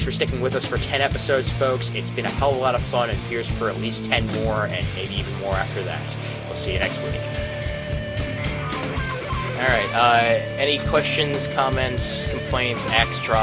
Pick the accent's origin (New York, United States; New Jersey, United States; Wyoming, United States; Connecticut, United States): New York, United States; Brooklyn; Sean, do I have to remind you I'm from Brooklyn?